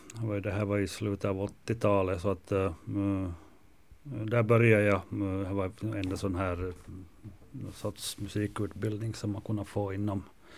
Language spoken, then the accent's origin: Swedish; Vaasa, Ostrobothnia, Finland; Jag är nog Vasabo, jag är från gamla Vasa faktiskt.